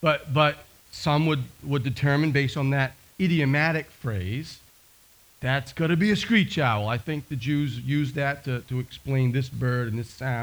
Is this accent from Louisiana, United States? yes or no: no; Maine, United States; I was raised in Maine, of course, and there's this one crazy sound that you hear after the sun goes down.